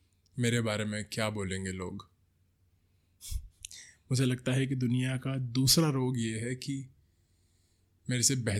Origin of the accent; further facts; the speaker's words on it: Delhi, India; also born or lived in Himachal Pradesh; now in Mumbai, India; मैं ओरिजिनली दिल्ली से हूँ, लेकिन 2 साल पहले हिमाचल शिफ्ट हो गया था और अब पिछले कुछ वक्त से मैं बॉम्बे आ चुका हूँ।